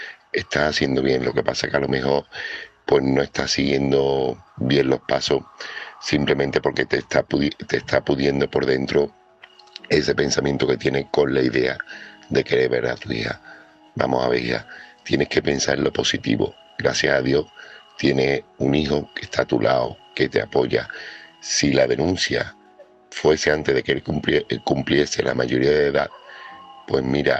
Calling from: Seville, Andalusia, Spain; corresponsal de Sevilla

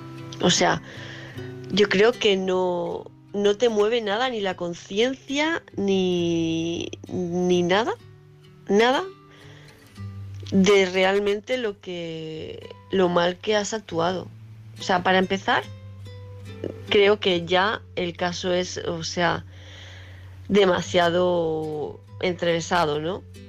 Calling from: Palma, Balearic Islands, Spain; de Palma de Mallorca.

